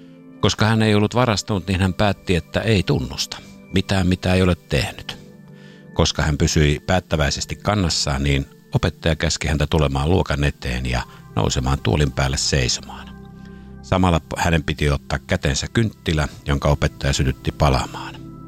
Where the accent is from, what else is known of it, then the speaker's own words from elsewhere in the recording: Uusimaa, Finland; now in Vaasa, Finland; Olen kotoisin pääkaupunkiseudulta, mutta asunut jo noin 40 vuotta Pohjanmaalla, Vaasassa.